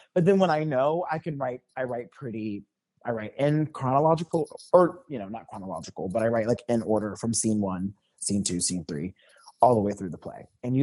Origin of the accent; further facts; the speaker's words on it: Georgia, United States; So I'm from the South. I'm from Georgia. And I grew up going to Southern storytelling festivals.